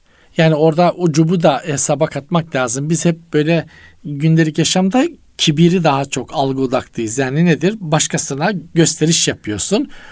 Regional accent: Black Sea Region, Turkey; Bizim Karadeniz'de hocam bir de şey Çocuklar çok yapardık. Deniz dalgasını seyretmek yani.

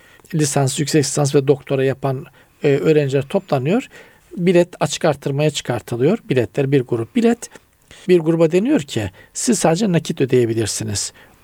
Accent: Black Sea Region, Turkey; Biz Karadeniz'de daha çok hamsi ve istavrit diyeriz.

